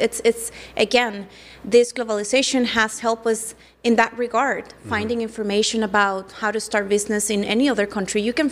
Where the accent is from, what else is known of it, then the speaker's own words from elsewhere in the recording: Mexico; now in United States; I was born and raised in Mexico, and coming to the States